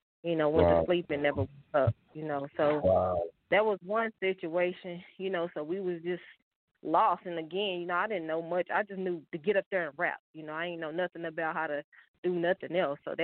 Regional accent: Dallas, Texas, United States; But, yeah, that's why I'm from Dallas, Texas.

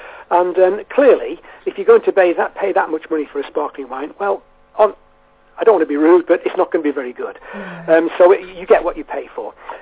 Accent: North West England, United Kingdom; I'm actually from the Wirral Peninsula, as you can possibly tell from my accent

